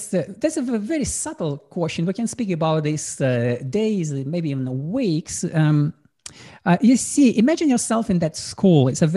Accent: Nalchik, Kabardino-Balkaria, Russia; English is a second language; moved away; also born or lived in St. Petersburg; And that's where, and my former master from my hometown, Nalchik in Caucasus, he encouraged me … you are now in St. Petersburg

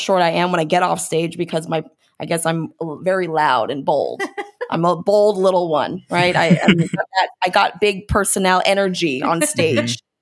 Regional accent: United States; Everybody can hear me. I'm American. Of course they can hear me.

